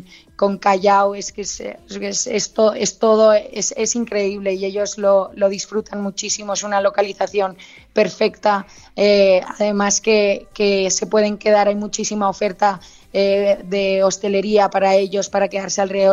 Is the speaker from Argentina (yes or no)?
no; Madrid, Community of Madrid, Spain; moved away as an adult; now in United States; soy madrileña, nací en Madrid, no me mudé a Estados Unidos hasta hace 4 años y pues llevo la cultura en mí